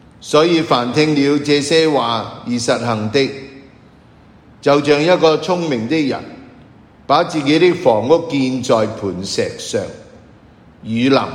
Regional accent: China; 今日咧，為我哋中國人咧，係一個節日咧，係端午節啦。

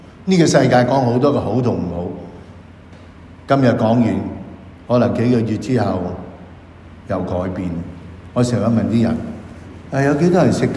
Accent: Hong Kong; 我是香港人，成日都趕時間啊！

